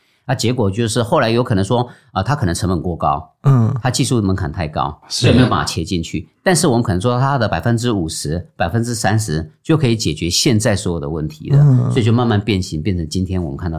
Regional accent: Taiwan; 那因为我们是台湾人嘛，那可能那时候都比较乖一点

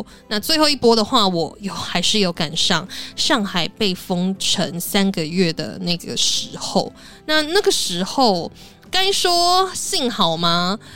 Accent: Taiwan; 我就是台湾人，然后这两个身份在小区就是非常特别的存在吧

